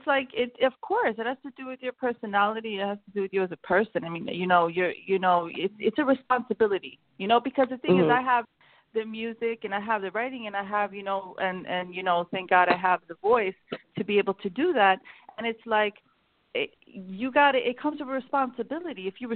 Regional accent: New York, United States; And growing up in New York, you know, I was around all different cultures and music, and everything was thrown at me.

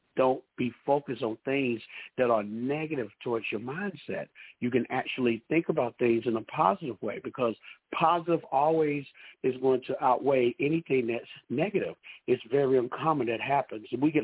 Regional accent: Tuscaloosa, Alabama, United States; now in Tallahassee, United States; I currently live in Tallahassee, Florida, but I'm from Tuscaloosa, Alabama

